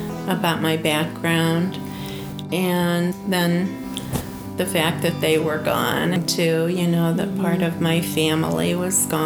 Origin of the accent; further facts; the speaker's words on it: Elkhart, Indiana, United States; also born or lived in Dowagiac, United States; I go by both names. I was born here in Dowagiac, and when I was 5 years old, I was adopted by a family in Elkhart, Indiana.